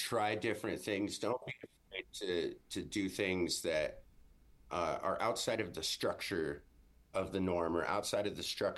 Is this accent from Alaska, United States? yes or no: yes; Anchorage, Alaska, United States; also born or lived in South Dakota; And growing up in Alaska, it's such a tight-knit community. While living in the city of Anchorage, it's just very multicultural and very diverse